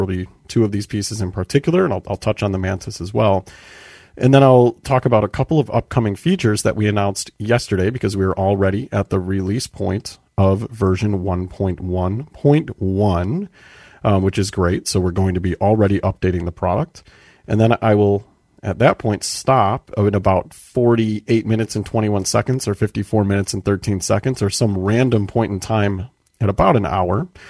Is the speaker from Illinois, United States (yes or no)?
yes; Chicago, Illinois, United States; I am from Chicago, and I am in Chicago.